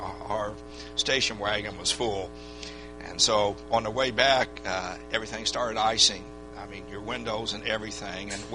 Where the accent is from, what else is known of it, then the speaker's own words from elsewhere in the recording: California, United States; moved away as an adult; I was from California. I had only been in Texas for 7-8 months. I'd never driven on ice before in my life, let alone snow.